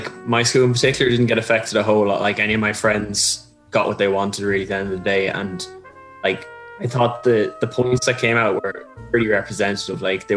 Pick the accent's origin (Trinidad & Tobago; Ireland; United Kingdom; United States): Ireland; Dunshaughlin, Leinster; I'm from Dunshaughlin.